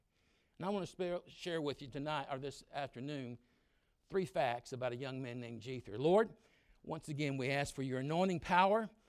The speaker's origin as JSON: {"language": "English", "region": "the South", "country": "United States", "said": "See, I'm from the South, and I can say anything I want to."}